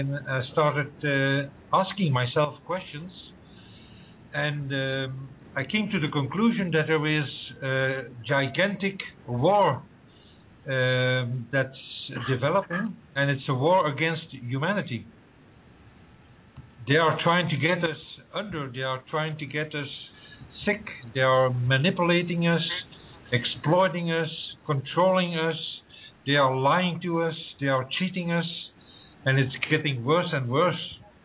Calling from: Belgium; Well, I'm living in this small country where the big European monster is situated in Brussels, in Belgium.

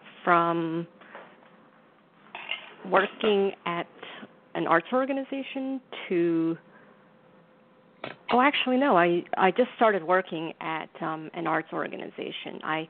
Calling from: New York, United States; I'm calling from New York.

